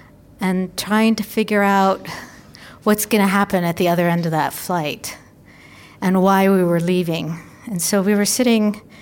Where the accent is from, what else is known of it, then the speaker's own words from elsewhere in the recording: Cairo, Cairo Governorate, Egypt; English is a second language; now in United States; there was a book on our coffee table in Cairo called USA. But because I couldn't speak English at the time and I was going to a German school